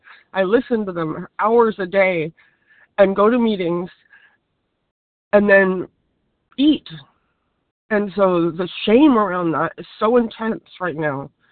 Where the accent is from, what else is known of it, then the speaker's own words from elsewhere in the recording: California, United States; I'm from California